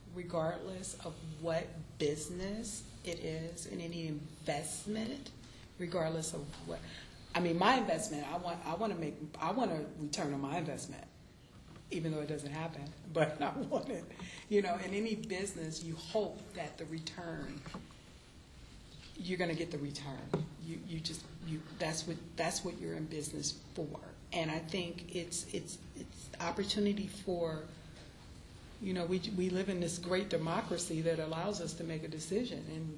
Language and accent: English; Chicago, Illinois, United States; I'm from Chicago. Trust me, it's high.